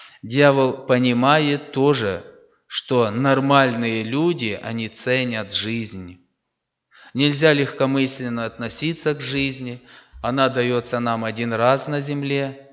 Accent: Verkhnodniprovsk, Dnipropetrovsk Oblast, Ukraine; Я с Украины, Днепропетровская область, город Верхнеднепровск.

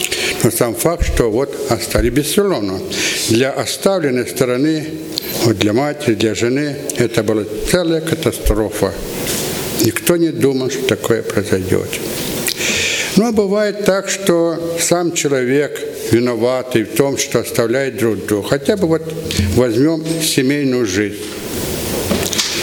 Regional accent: Luhansk, Luhansk Oblast, Ukraine; now in Krymsk, Russia; Сам я с Украины, с Луганска. Ну, сейчас нахожусь пока в Крымске у дочери.

